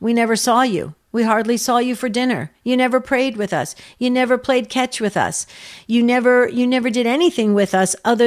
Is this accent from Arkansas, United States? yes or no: no; New Jersey, United States; John, I'm from New Jersey and I've never heard of the city Orchard River.